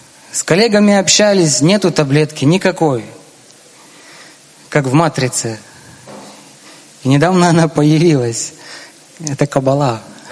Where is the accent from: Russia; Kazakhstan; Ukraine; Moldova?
Ukraine; Lviv, Lviv Oblast; я из Львова. Как Рав недавно вспомнил, это Дикий Запад Украины.